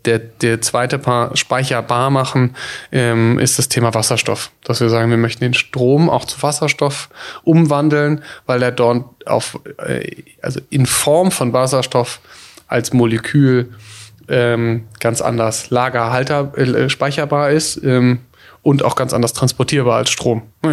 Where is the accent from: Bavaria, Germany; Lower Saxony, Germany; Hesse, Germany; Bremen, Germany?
Lower Saxony, Germany; Gödens; also born or lived in Hamburg; ich bin geboren in Hamburg, großteils aufgewachsen in Gödens, aber auch habe meine Schulzeit international verbracht, habe in Wien und London BWL und Informatik parallel studiert.